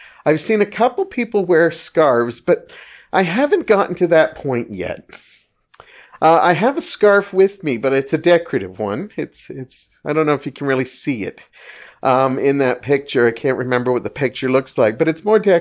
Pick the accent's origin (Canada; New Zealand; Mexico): Canada; I'm still a Canadian